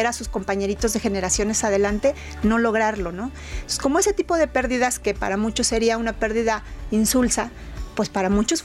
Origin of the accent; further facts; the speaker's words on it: Mexico; que nosotros como mexicanos pues tenemos esta costumbre